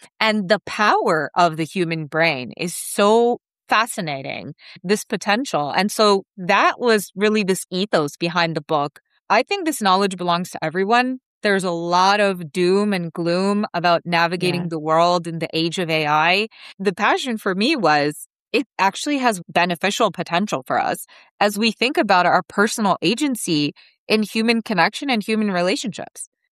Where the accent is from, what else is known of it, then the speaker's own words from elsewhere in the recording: Toronto, Ontario, Canada; my parents immigrated from Jamaica. And they came to Toronto. I was born and raised in Toronto.